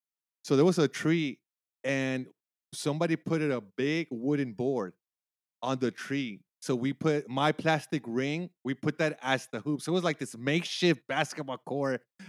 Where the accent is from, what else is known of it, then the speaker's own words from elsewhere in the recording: Houston, Texas, United States; I started getting into watching the Houston Rockets, you know, and I grew up in Houston, and it was 92, 93